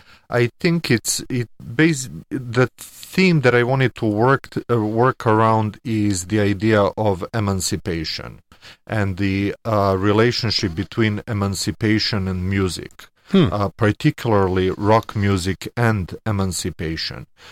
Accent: Serbia; I'm originally from Serbia, which was part of the former Yugoslavia, and I was born and raised in Yugoslavia.

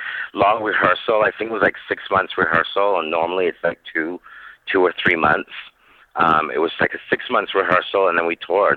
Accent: Calgary, Alberta, Canada; it's funny being from the Cowtown city, but, you know, being Canadian, it's ice, something to do with the ice.

